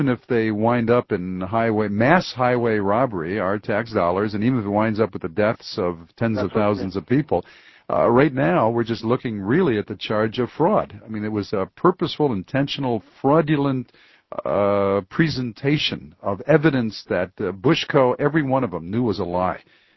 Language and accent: English; Detroit, Michigan, United States; Here's Ron in Detroit, my hometown.